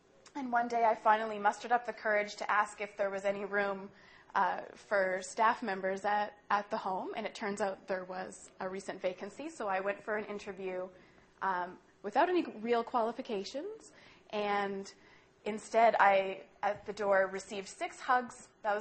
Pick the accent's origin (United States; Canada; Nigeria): Canada; Winnipeg, Manitoba; now in Montreal, Canada; I came from Winnipeg. I grew up in Manitoba. I went to the University of Winnipeg